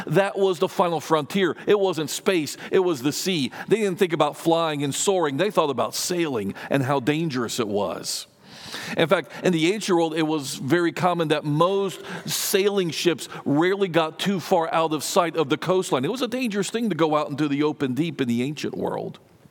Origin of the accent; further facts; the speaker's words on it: Tampa, Florida, United States; I grew up in the Tampa, Florida area, where we have a lot of boating, both in the bay and in the Gulf just offshore.